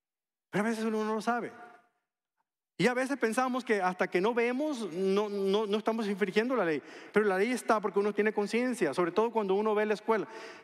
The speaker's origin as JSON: {"language": "Spanish", "country": "Mexico", "said": "Yo soy de México. Yo ni sabía que existían los seguros de autos."}